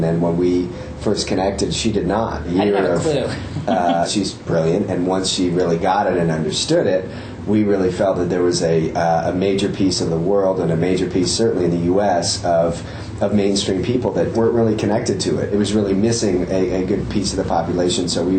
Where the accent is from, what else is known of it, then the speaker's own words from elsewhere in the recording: San Francisco, California, United States; I grew up in San Francisco, so I've been an environmentalist since maybe I was 8 years old.